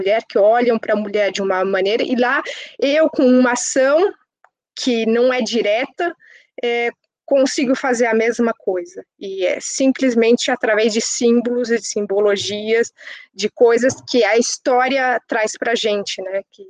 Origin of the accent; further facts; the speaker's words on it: Brazil; Como eu sou brasileira, eu sempre fui muito associada